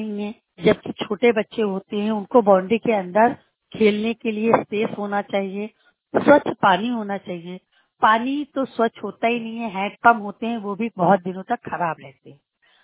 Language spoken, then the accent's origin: Hindi; Uttar Pradesh, India; और मैं बांदा जिले से हूँ।